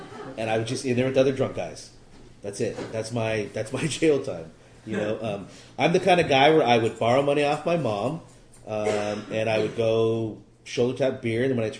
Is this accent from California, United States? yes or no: yes; Berkeley, California, United States; also born or lived in Oakland; I was born in Oakland at Merritt Hospital. I think it's called Peralta now, right? And I grew up in Berkeley until I was two.